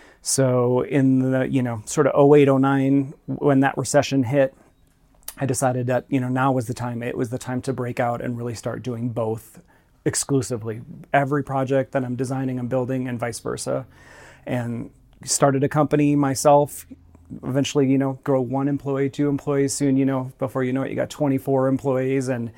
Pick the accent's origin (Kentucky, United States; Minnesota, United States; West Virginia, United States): Minnesota, United States; I born and raised in Minnesota.